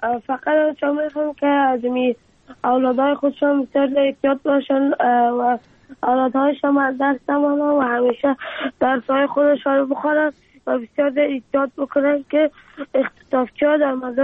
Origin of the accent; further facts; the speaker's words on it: Afghanistan; افغانستان و وطن خودم